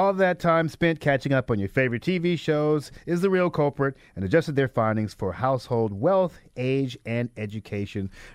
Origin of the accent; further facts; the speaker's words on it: Little Rock, Arkansas, United States; I know when I come from Little Rock, we called everybody ma'am and sir.